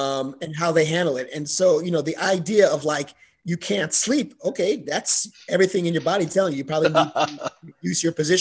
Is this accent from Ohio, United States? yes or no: no; New York City, New York, United States; I mean, I grew up in the Bronx